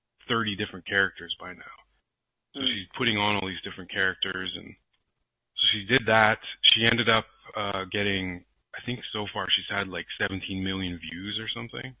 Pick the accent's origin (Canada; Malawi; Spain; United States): Canada; and I'm Canadian. I'm not American because Americans aren't really appreciated in other countries.